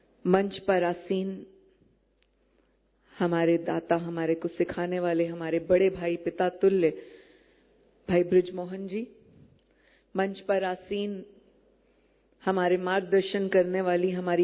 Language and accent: Hindi; Faridabad, Haryana, India; और मैं फरीदाबाद से आती हूँ